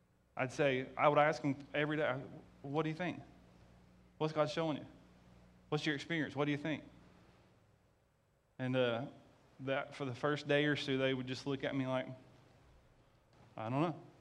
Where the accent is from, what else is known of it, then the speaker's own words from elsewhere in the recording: Sylvania, United States; and you can tell we're from Sylvania, we got to find a Possum Eddie.